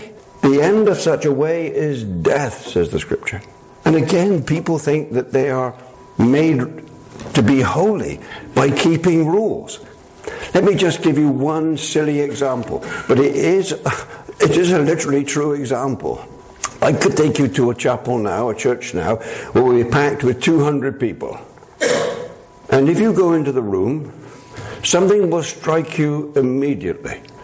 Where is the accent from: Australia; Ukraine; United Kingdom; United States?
United Kingdom; England; Now, as an Englishman, it's what I am, this is part of my genes.